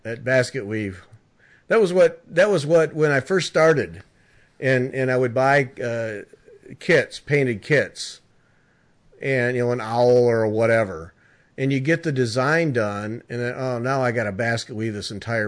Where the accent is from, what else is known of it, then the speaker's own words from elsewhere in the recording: Flint, Michigan, United States; And I grew up in Flint, Michigan, north of Detroit. I mean, I grew up in the all-time automotive heaven.